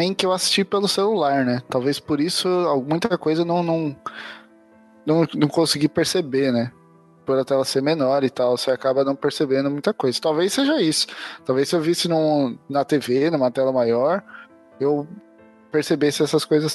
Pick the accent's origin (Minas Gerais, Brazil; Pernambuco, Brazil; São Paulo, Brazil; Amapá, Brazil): São Paulo, Brazil; Itupeva; Eu sou da caravana de Itupeva, São Paulo, interior de São Paulo. Apesar de ser interior, eu trabalho em São Paulo, né?